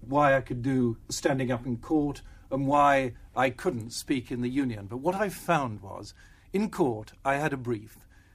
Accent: England, United Kingdom; I was from the Midlands. We had a good, sound family, but it was a very ordinary background. My father had a filling station which became a repair garage.

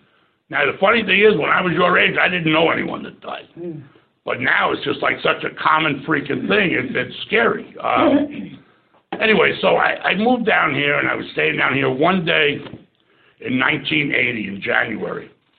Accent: Queens, New York, United States; now in Florida, United States; We're from Queens in New York, and we got in there.

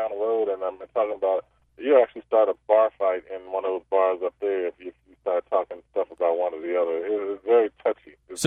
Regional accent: Chicago, Illinois, United States; now in Dallas, United States; Yes, my off-season home in Dallas. And I'm from Chicago, so I frequently visit my family a lot.

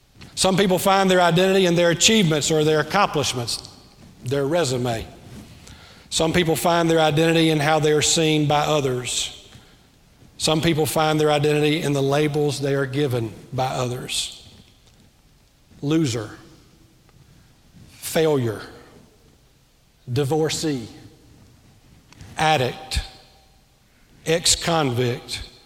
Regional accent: Pearl, Mississippi, United States; born there; I was born in Pearl, Mississippi. … We went to Paul Truett Baptist Church my whole growing up years.

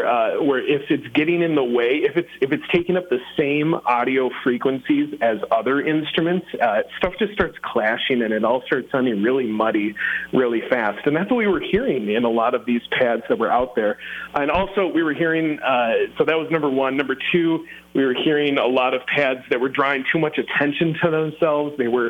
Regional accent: Twin Cities, Minnesota, United States; I'm from the Twin Cities, born and raised up here. Hashtag Bold North. We love it up here.

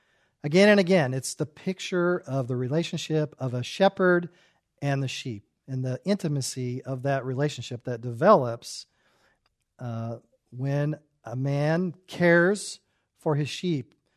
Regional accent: California, United States; because we said we're from California

